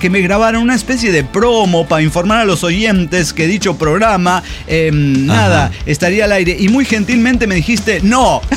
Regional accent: Argentina; accent: Argentine; also born or lived in Florida; now in Houston, United States; desde que me mudé de Florida a Houston, Texas, mi acento argentino poco a poco fue cambiando. Y esto es debido a que mis grandes amigos son de El Salvador y la mayor parte mexicanos.

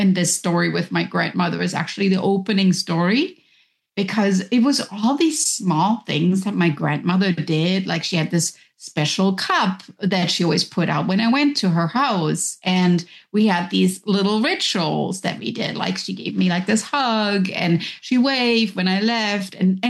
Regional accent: Germany; because I grew up in Germany.

